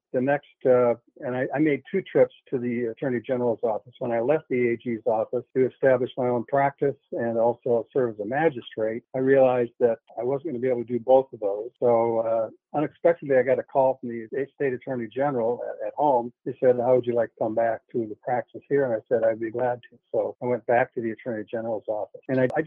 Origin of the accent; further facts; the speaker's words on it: South Dakota, United States; I also wrote the jail standards, the legal jail standards for my home state of South Dakota.